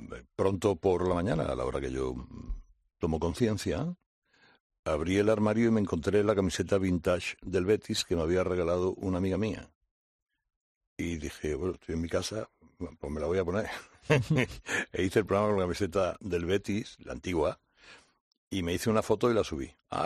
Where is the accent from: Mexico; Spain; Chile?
Spain; Barcelona, Catalonia; Yo vivía en Barcelona, ¿sí?, de chico.